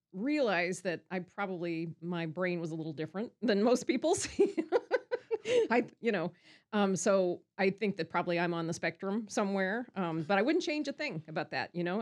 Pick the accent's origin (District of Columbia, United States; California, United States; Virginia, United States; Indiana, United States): Indiana, United States; Evansville; The southeast side, actually real close to Nativity Catholic Church. We lived next door to the rectory, as a matter of fact.